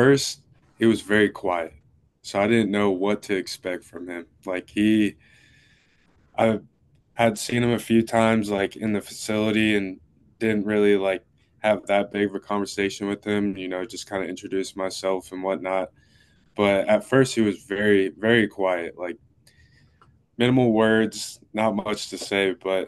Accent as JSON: {"language": "English", "town": "Tampa", "region": "Florida", "country": "United States", "said": "Honestly, I'm from Tampa."}